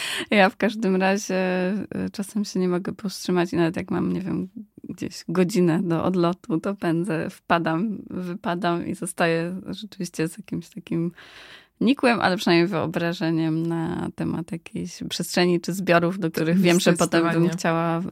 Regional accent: Poznań, Greater Poland Voivodeship, Poland; jestem z Poznania już od bardzo, bardzo młodych lat

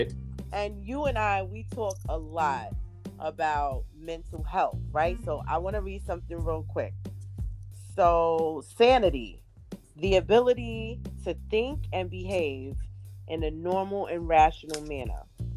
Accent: Brooklyn, New York, United States; now in Long Island, United States; I am a Brooklynite. I was raised in Brooklyn, bred in Brooklyn, but, you know, I came to Long Island in my teens and raised my son and my daughter in Long Island.

